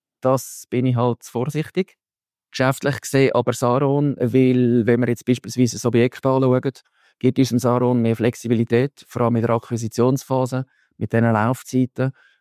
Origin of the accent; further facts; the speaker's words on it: Zurich, Switzerland; aus Zürich, wo ich herkomme